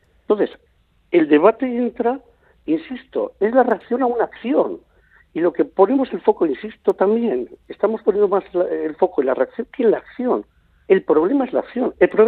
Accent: Spain; millones de personas que somos españoles y que no tenemos por qué aguantar que constantemente se pite el himno de nuestro país.

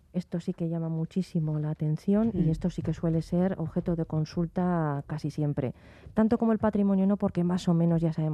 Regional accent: Basque Country, Spain; como los vascos pues hemos emigrado, ¿no? Y hemos estado casi en todo el mundo

